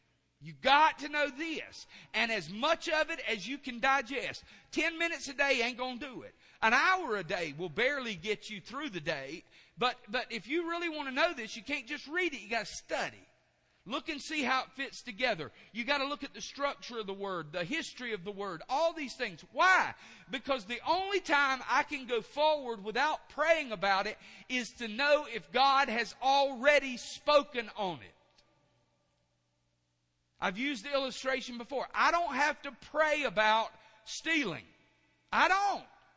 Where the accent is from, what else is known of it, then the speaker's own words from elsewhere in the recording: Maxton, North Carolina, United States; But if you want to know where I'm from, where I was raised in Maxton, actually out between Maxton and Laurinburg.